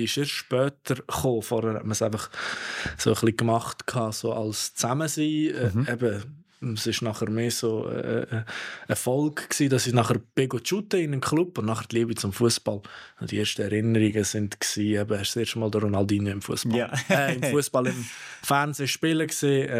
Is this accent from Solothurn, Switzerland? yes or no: yes; Olten, Solothurn, Switzerland; Genau, ich bin aus dem Kanton Solothurn und zwar von Olten.